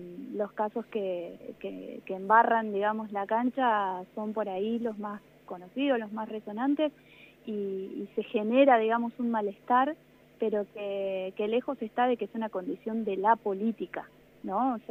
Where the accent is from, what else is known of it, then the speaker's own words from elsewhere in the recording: Macachín, La Pampa, Argentina; Soy de Macachín, sí.